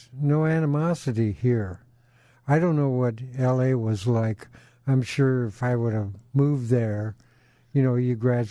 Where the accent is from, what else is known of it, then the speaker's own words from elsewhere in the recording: Oshkosh, Wisconsin, United States; born there; And, I was born in Oshkosh, like you said, Wisconsin.